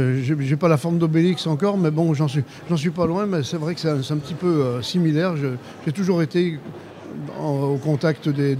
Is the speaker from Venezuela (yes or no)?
no; Bourgogne-Franche-Comté, France; parce que je suis originaire de Franche-Comté, et puis mes parents étaient fabricants de comté